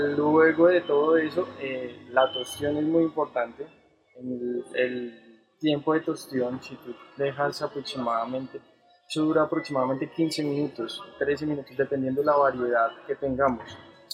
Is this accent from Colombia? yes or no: yes; Colombia; No sabía tomar un café, siendo colombiano no sé tomar café